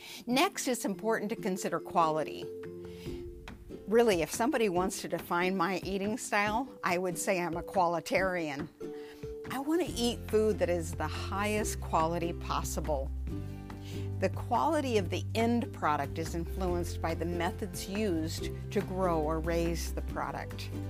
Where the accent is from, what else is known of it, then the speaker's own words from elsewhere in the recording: Oregon, United States; In preparing for this episode, I was reminded of growing up in Southern Oregon.